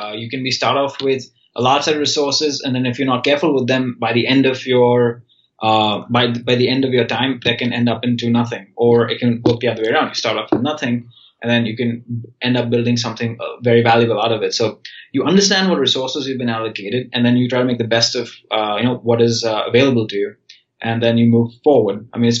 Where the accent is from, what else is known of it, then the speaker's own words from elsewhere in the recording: India; moved away as an adult; now in United States; I grew up in India. I did my high school in India